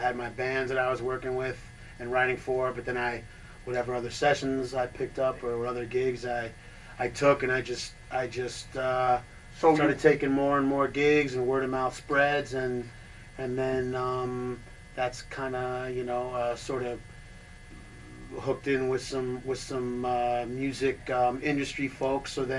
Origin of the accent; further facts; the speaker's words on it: New York City, New York, United States; New York City. I grew up in New York City.